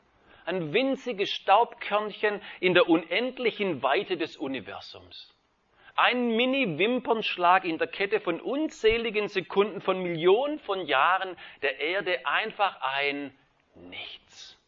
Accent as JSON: {"language": "German", "region": "Baden-Württemberg", "country": "Germany", "also_born_or_lived": "South America", "said": "Also ich bin Schwabe"}